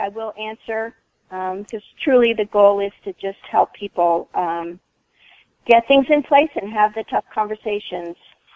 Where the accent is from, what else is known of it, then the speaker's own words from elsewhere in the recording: California, United States; And we come from Southern California, like I said, so the traffic here to me is nothing but...